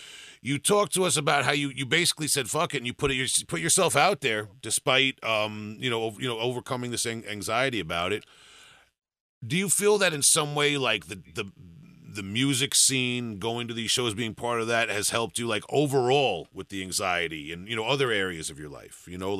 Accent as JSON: {"language": "English", "town": "Huntington", "region": "New York", "country": "United States", "said": "I'm from Huntington, they're from Levittown, but we were both kind of like the weird kids in our high school"}